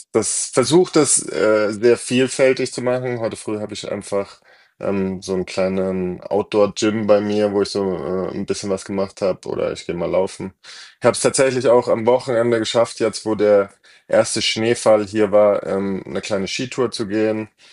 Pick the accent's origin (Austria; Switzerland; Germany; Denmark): Germany; Bavaria; ich bin ja quasi in Bayern groß geworden und dann auch regelmäßig in den Bergen gewesen